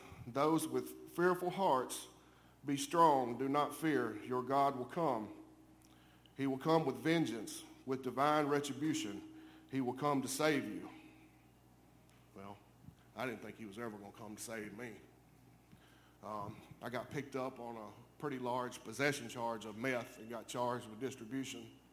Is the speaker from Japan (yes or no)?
no; Mississippi, United States; I grew up in Mississippi, if you can't tell. I'm not from around here.